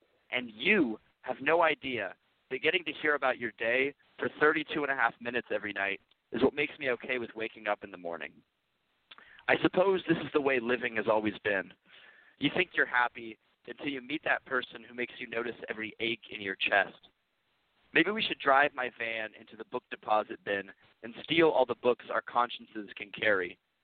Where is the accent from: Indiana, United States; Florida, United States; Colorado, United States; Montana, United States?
Indiana, United States; now in Mesa, United States; Right now, I am living in Mesa, Arizona. I'm from Indiana, but I've lived in Arizona most of my life.